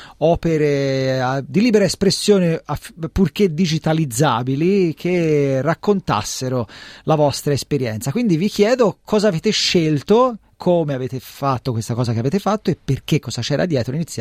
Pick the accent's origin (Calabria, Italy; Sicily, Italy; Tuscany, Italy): Tuscany, Italy; io sono toscano